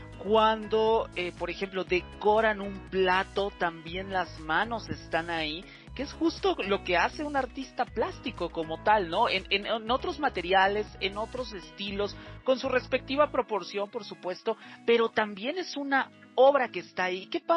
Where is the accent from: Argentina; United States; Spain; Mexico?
Mexico; Veracruz; Yo también soy de Veracruz, soy del puerto.